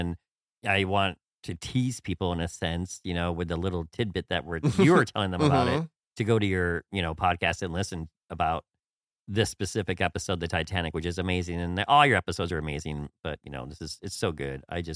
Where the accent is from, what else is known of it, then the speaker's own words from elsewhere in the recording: New York, United States; And I could picture, you know, being a New Yorker living here, exactly where the Carpathia came in.